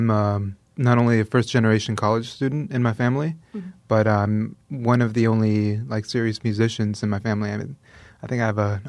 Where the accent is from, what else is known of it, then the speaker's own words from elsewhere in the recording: Chile; now in United States; From Chile, yeah. I was originally from Chile.